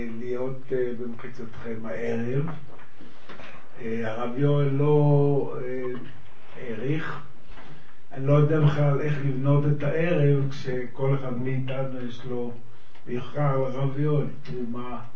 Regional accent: Ein Shemer, Haifa District, Israel; ואני גדלתי בקיבוץ סוציאליסטי שמאלני, עין שמר. ואני עדיין חבר בקיבוץ הזה.

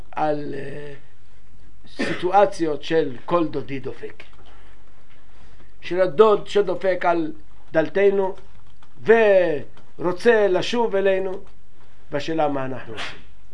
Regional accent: Morocco; now in Israel; אם בשנת 67 היו, למשל, אני ממרוקו, אז אני יכול להגיד לכם ששם היו 10,000

